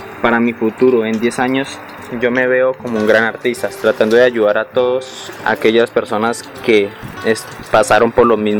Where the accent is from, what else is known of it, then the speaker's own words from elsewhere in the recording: Bogotá, Colombia; Ya nací en Bogotá, me crecí un tiempo allí. En mi infancia quería crecer rápido, conocer muchas partes de Colombia. Pero hasta la edad de 5 años viví en Bogotá. Bogotá es una ciudad grande, con muchas dificultades como virtudes.